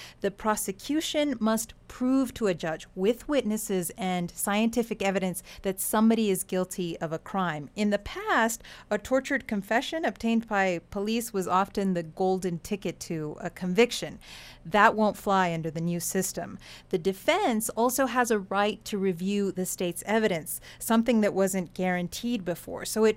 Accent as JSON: {"language": "English", "town": "El Paso", "region": "Texas", "country": "United States", "tie": "born or raised there", "said": "In El Paso, for example, which is my hometown"}